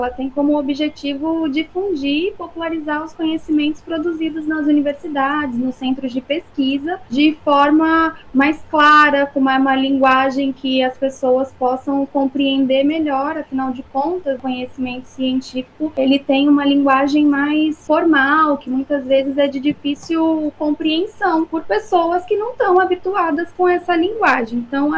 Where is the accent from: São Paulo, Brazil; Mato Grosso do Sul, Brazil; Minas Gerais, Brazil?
São Paulo, Brazil; Eu sou da Baixada Santista, litoral de São Paulo. Eu cresci com a Mata Atlântica em volta, Serra do Mar